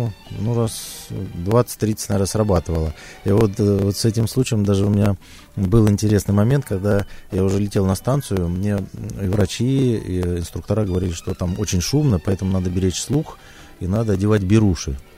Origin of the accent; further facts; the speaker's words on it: Leninsk, Kyzylorda Region, Kazakhstan; also born or lived in Riga; вырос я, несмотря на то, что родился в Риге, я вырос на Байконуре, в городе Ленинске, в Казахстане